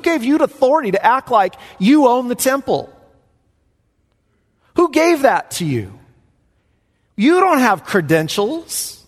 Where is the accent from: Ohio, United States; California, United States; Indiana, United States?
California, United States; Lemoore; I mean, I'm from Lemoore. Come on. Do you know where that is?